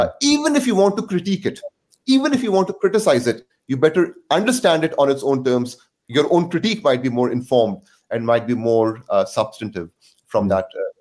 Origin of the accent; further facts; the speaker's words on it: Quetta, Balochistan, Pakistan; coming from an upper middle class family, not even from the big cities, I'm from Quetta in southwest Pakistan, bordering Afghanistan and Iran. And so I'm not from some kind of a westernized English speaking sort of background